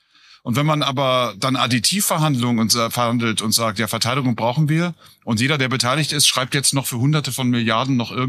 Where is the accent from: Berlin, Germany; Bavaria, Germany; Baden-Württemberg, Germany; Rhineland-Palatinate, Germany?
Berlin, Germany; Also als Berliner